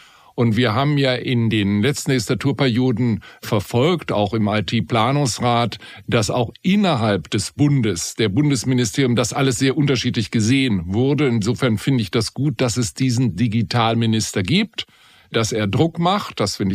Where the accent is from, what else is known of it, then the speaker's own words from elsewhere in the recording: Bonn, North Rhine-Westphalia, Germany; Ich bin ja Bonner, lebe schon viele Jahre hier in Bonn